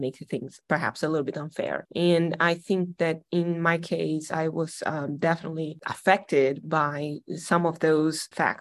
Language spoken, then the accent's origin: English; Espírito Santo, Brazil; now in United States; I am originally from Brazil, and I started my career at University of Espírito Santo, my home state in Brazil.